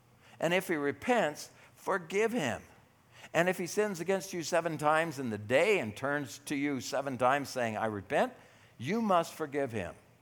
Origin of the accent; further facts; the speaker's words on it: United States; Why? Because I'm American.